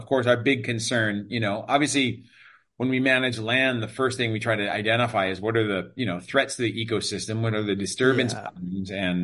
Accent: Maui, Hawaii, United States; also born or lived in Oahu; I born and raised on Maui. Well, actually, I mean, born on Oahu, and my mom had complications in the pregnancy, so she got shipped over to Oahu.

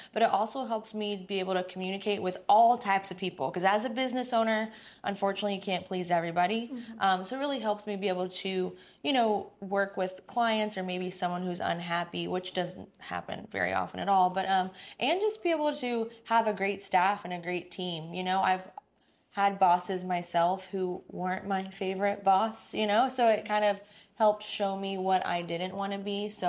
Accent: Dallas, Texas, United States; also born or lived in California / Hawaii; now in DMV, United States; But I'm from Dallas, Fort Worth. Originally.

